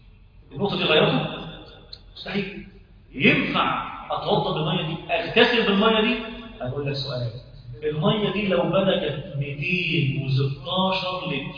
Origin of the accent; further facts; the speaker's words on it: Egypt; اصبح عندنا في مصر ده ايه؟